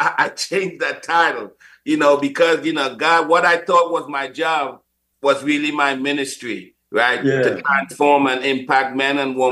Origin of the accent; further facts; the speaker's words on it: Trinidad & Tobago; I've taken her to even speak in Trinidad, my home country.